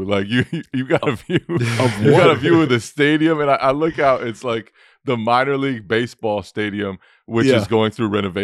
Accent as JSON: {"language": "English", "town": "Indianapolis", "region": "Indiana", "country": "United States", "said": "I'm an Indianapolis guy."}